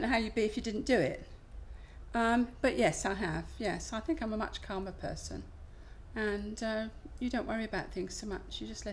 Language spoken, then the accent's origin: English; Barnet, London, United Kingdom; I'm 71 years old, and I come from Barnet, which is North London.